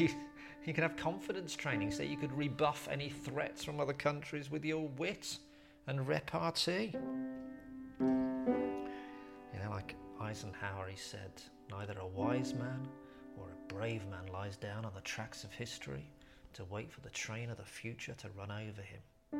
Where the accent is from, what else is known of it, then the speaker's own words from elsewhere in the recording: Birmingham, West Midlands, United Kingdom; I thought every clap of thunder as a kid growing up in Birmingham in the 80s was a nuclear bomb